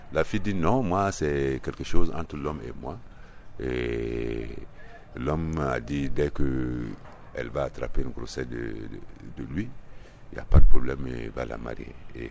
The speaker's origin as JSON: {"language": "French", "country": "Mali", "said": "Mais chez nous, au Mali, le sexe, c'est quelque chose."}